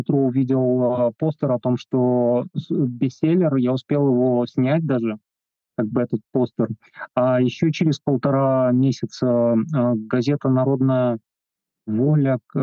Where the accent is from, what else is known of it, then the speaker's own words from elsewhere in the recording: Belarus; Ну, я из Беларуси, я из другой среды, из среды гораздо более литературоцентричной